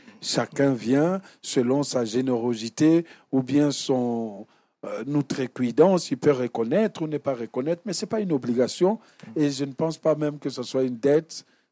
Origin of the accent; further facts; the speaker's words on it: Republic of the Congo; born there; je suis africain, je suis né au Congo-Brazzaville